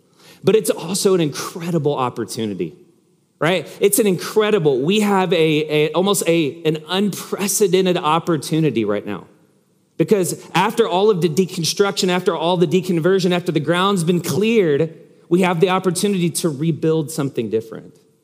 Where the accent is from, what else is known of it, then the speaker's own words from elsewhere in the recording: United States; which, again, as a American, it's hard for me not to see that.